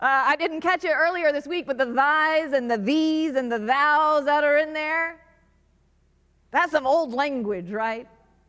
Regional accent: Florida, United States; I'm from Florida, so I don't mind the heat.

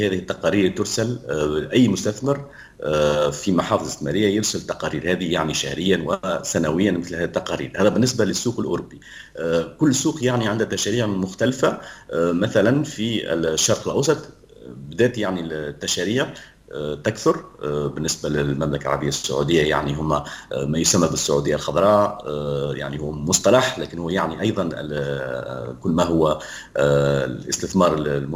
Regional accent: Zarzis, Medenine, Tunisia; أنا بطبيعتي تونسي لكن أصلي من جرجيس أيضا

